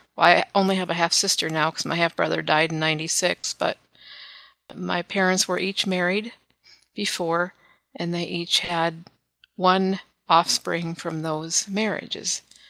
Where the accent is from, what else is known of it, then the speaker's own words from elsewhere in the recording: Clintonville, Wisconsin, United States; born there; I was born in Clintonville, Wisconsin, which is a small town in east central Wisconsin, kind of on the way to Green Bay.